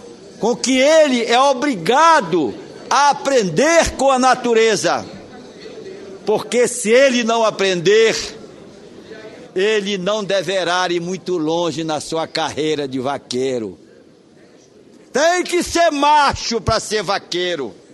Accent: Pará, Brazil; minha terra querida, na ilha do Marajó, aonde eu nasci, aonde eu me criei. Salvaterra e Soure.

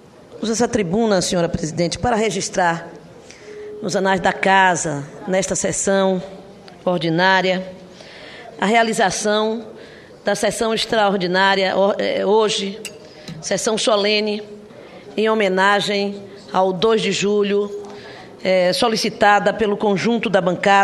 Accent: Cachoeira, Bahia, Brazil; Na Bahia, em 25 de junho de 1822, na minha terra, na cidade de Cachoeira

